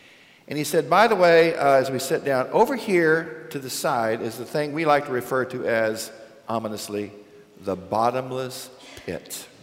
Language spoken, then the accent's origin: English; Texas, United States; I grew up in West Texas. Anybody here from West Texas? All right. We're proud of it, aren't we?